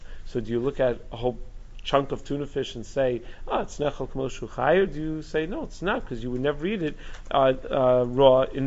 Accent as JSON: {"language": "English", "region": "New York", "country": "United States", "tie": "born or raised there", "said": "Would my halacha change because I'm a New Yorker and I was raised in New York?"}